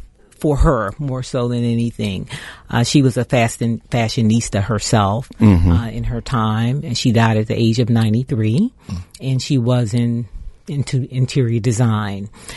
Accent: Maryland, United States; So I wanted to give back to my community, being that I'm from Prince George's County. I've graduated from school here, and I just wanted to give back.

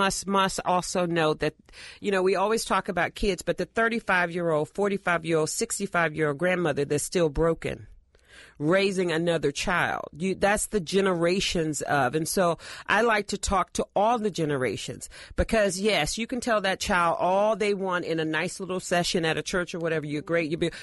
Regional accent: the South, United States; I'm from the South, so we say let's get to the core.

